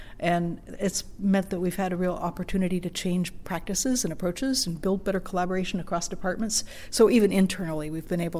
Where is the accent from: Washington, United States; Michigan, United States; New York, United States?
Washington, United States; Seattle; I grew up in Seattle. I'm an urban kid, and Corvallis is the smallest town I've lived in.